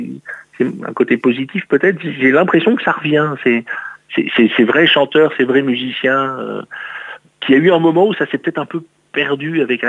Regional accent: Belgium; moved away; Alors, ça fait longtemps que j'ai quitté la Belgique, mais le côté culturel, gastronomique de la Belgique me plaît bien.

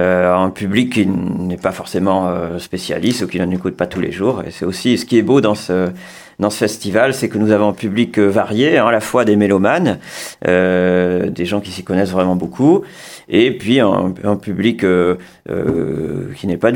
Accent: Boug, France; je viens d'une famille de Boug qui est installée là depuis longtemps. Mm-hmm. J'y ai passé mon enfance.

